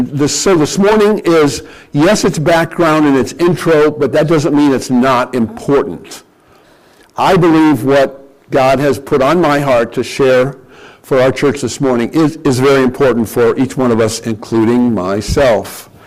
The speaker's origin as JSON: {"language": "English", "town": "Canton", "region": "Ohio", "country": "United States", "tie": "born or raised there", "said": "I grew up in Canton. That's where the Pro Football Hall of Fame is"}